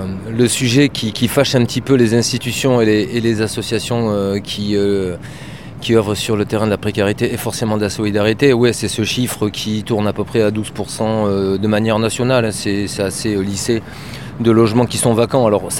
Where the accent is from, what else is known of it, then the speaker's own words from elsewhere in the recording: Bordeaux, Nouvelle-Aquitaine, France; je suis bordelais. Je suis né ici et je vis à Bordeaux depuis de quelques dizaines d'années.